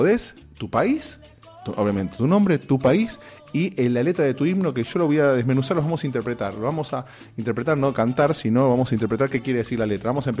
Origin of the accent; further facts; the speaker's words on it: Argentina; yo soy argentino